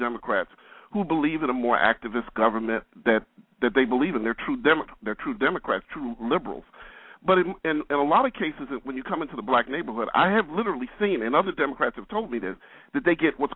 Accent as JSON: {"language": "English", "town": "Chicago", "region": "Illinois", "country": "United States", "said": "No, actually, I'm from Chicago."}